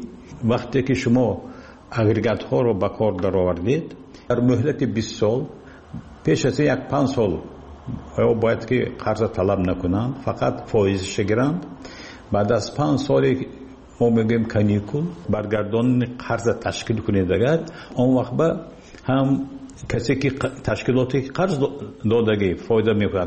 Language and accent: Persian; Tajikistan; لیکن من تاجیکستانی هستم، من تاجیک هستم.